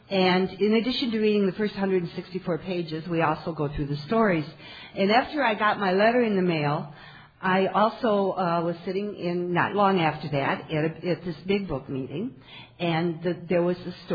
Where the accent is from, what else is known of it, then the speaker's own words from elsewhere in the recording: Michigan, United States; also born or lived in Seattle; I was born in Seattle, and my parents who adopted me moved to Michigan when I was a baby.